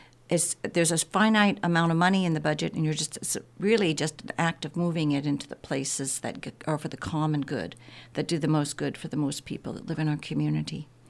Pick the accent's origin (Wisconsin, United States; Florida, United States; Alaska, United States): Alaska, United States; Kodiak; born there; being that I was born in Kodiak, and the Coast Guard is so important.